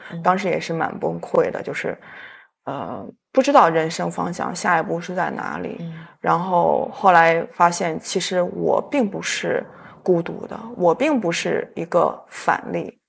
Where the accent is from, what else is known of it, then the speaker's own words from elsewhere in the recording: China; 我觉得我们中国人生活的特别的就是脚步要特别的快